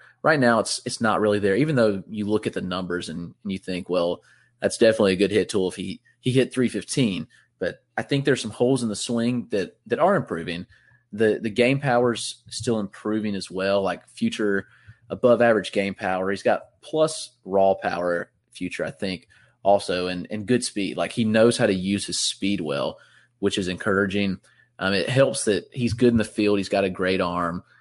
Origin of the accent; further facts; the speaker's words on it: Greenville, South Carolina, United States; the Red Sox single-A team is in my hometown in Greenville, South Carolina.